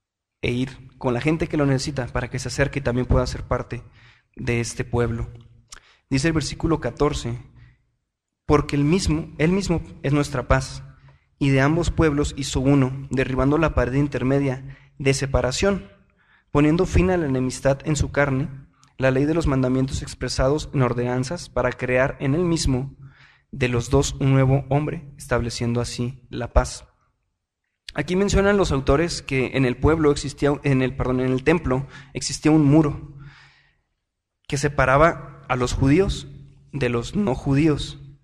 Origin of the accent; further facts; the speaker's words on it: Mexico; born there; La única diferencia es que nacimos en México.